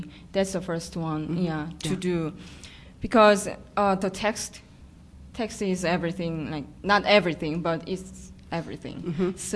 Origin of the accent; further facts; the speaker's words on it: Seoul, South Korea; English is a second language; It was in Seoul, South Korea